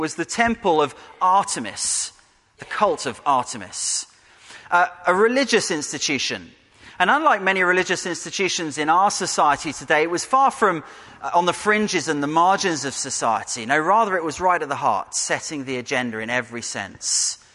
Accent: Birmingham, West Midlands, United Kingdom; I was coming back from where I grew up in Birmingham.

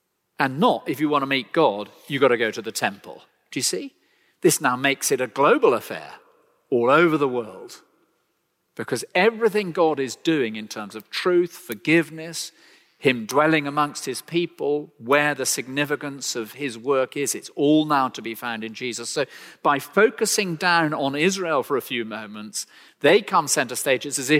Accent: England, United Kingdom; You know, being English, I know some of you won't believe this

